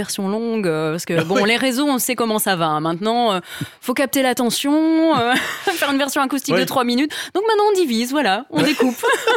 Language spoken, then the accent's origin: French; Belgium; peut-être aussi qu'en tant que Belge, on s'est dit « Ouh, on va arriver là-bas en France